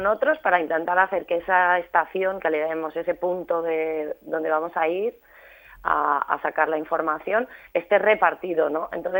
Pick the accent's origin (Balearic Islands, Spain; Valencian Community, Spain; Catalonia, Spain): Balearic Islands, Spain; Ibiza; sobretot perquè som d'Eivissa